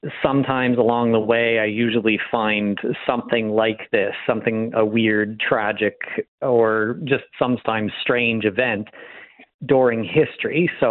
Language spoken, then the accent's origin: English; Point Edward, Canada; The location is just a place that growing up in West Mountain Point Edward, I've always, walked through there.